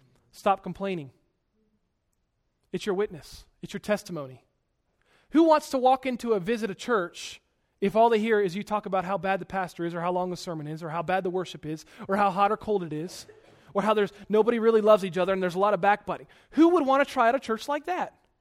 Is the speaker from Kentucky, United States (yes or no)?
no; Virginia, United States; I grew up in Culpeper County, went to a small Christian school, Culpeper Christian.